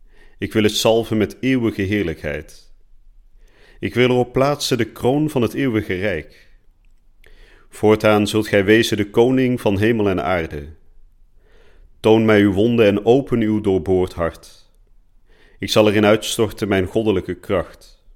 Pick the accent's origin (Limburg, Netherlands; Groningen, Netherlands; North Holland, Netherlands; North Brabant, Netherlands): North Brabant, Netherlands; Vught; also born or lived in 's-Hertogenbosch; Ik ben geboren in Den Bosch en opgegroeid in Vught, waar mijn ouders nog steeds wonen.